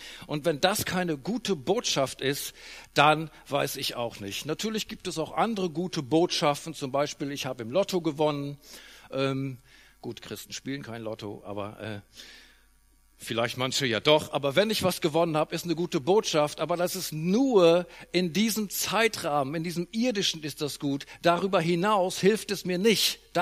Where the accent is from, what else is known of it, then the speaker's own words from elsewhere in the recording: Lower Saxony, Germany; Ich bin Ostfriese, Rheiderländer dazu.